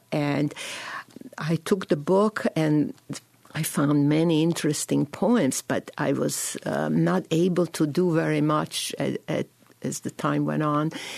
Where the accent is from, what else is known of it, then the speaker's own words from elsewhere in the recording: Chicago, Illinois, United States; In fact, I grew up in Chicago. I was looking for my roots, and they are Slavic roots.